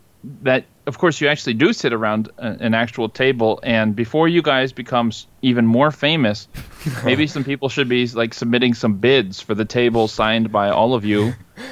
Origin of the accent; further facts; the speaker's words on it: Toledo, Ohio, United States; I grew up in Toledo, Ohio, which is Ohio is kind of like a heart-shaped state, and so Toledo would be kind of in the top left corner, so to speak.